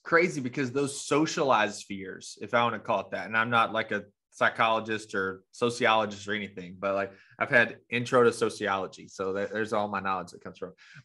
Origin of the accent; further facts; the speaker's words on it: Arkansas, United States; like, maybe Rena and I grew up in Arkansas. I don't want to see snakes. I've seen a ton of snakes.